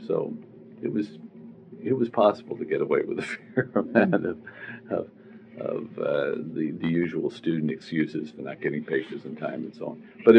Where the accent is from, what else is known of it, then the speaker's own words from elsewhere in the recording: New York, United States; And I was from New York. I had my own sort of accent.